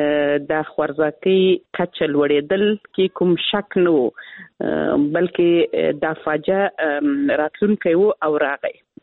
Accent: Helmand, Afghanistan; یعنی زه خپله د هلمند ولایت څخه یم

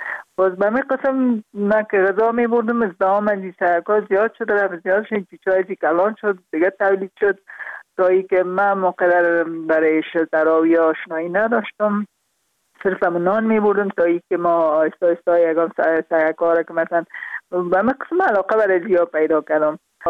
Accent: Afghanistan; also born or lived in Kabul; برای من البته در خود شهر کابل به دنیا آمدیم، من از پروان هستم.

